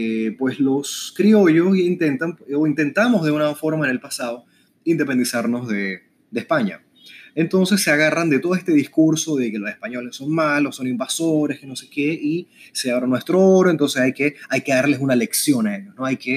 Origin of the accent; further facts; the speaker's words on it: Chile; cuando yo era niño y estaba creciendo en Chile